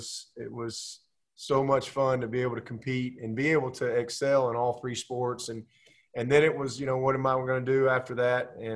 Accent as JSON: {"language": "English", "town": "Pelham", "region": "Alabama", "country": "United States", "tie": "born or raised there", "also_born_or_lived": "Birmingham", "said": "Well, I grew up in Pelham, Alabama. So, you know, I consider myself blessed because I was raised in one town. I mean, I was born in Birmingham"}